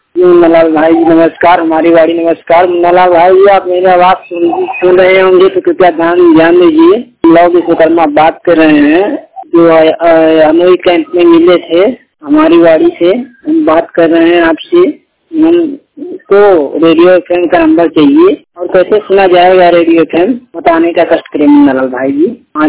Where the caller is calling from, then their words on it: Mirzapur, Uttar Pradesh, India; मैं जिला मिर्जापुर से बात कर रहा हूँ। मेरा गांव नकहरा उत्तर प्रदेश से बात कर रहा हूँ।